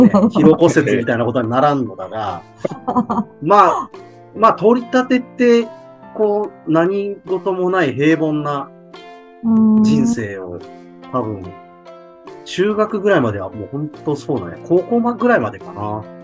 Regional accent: Matsudo, Chiba, Japan; ご出身はですね、実はマミさんとめっちゃ近くて、千葉の松戸っていうところなんですね。

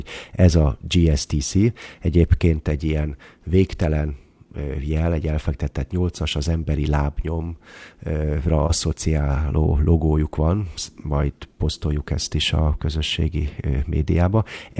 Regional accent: Hungary; now in Austria; és hát magyarként és Ausztriából is én vagyok az első, aki ebből a régióból így csatlakoztam

